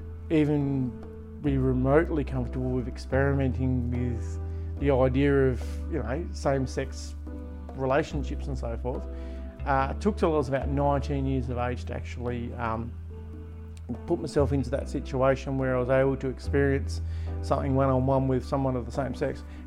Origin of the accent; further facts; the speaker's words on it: Latrobe, Tasmania, Australia; also born or lived in Devonport; Yeah, I grew up here in Latrobe. Moved to Devonport when I was about 21. Then moved to Ulverston for a little while with a previous partner, and then moved back to Latrobe and had this house built in 2015.